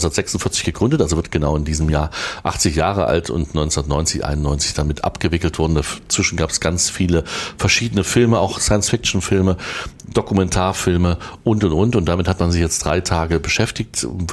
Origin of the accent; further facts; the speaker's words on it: Erfurt, Thuringia, Germany; Das sage ich übrigens manchmal so versehentlich, kommt dann doch mein Dialekt durch